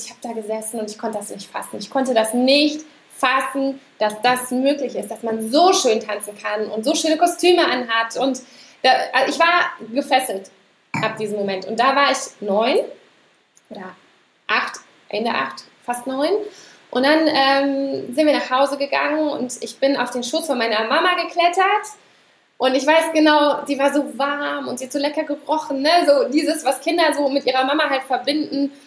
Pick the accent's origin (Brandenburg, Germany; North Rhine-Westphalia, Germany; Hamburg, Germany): North Rhine-Westphalia, Germany; also ich bin in NRW groß geworden